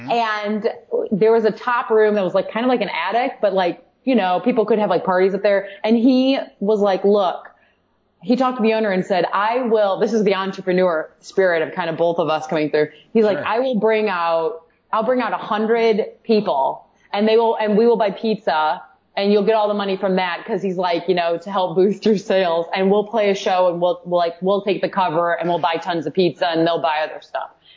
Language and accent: English; Indiana, United States; growing up in Indiana where it's you know, really it's farmers and a few.